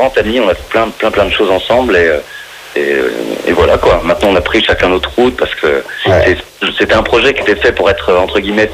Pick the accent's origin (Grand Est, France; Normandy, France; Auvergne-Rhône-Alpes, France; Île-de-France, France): Grand Est, France; Vitry-le-François; Moi, je suis originaire de Vitry, en fait.